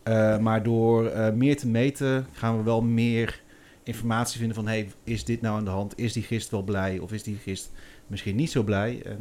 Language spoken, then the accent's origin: Dutch; the south, Netherlands; en ik kom ook uit Zuiden en Stationen, zijn wij opgevoed met Belgische bierstijlen natuurlijk